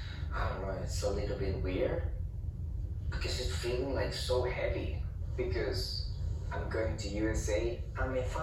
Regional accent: Douala, Littoral, Cameroon; moved away as an adult; now in United States; I'm 34 years of age and I'm from Cameroon, Douala.

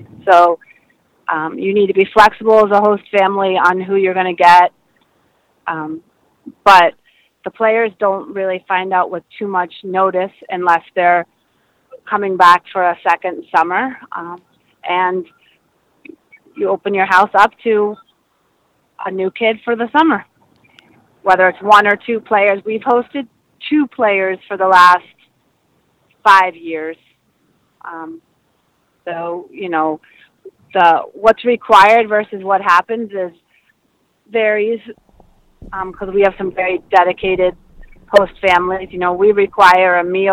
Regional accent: Massachusetts, United States; I grew up on the Cape. I graduated from one of the local high schools

